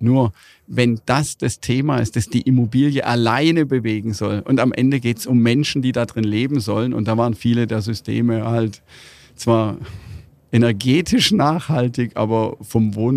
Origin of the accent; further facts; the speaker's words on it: Baden-Württemberg, Germany; als Schwabe werden wir hier schon belohnt.